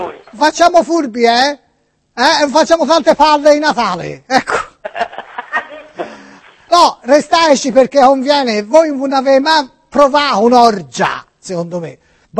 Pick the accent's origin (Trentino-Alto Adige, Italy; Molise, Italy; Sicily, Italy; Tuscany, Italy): Tuscany, Italy; Florence; Sono toscano e me ne vanto. E vorrei farti la rima perché noi a Firenze si dice son toscano e me ne vanto e di culo tanto.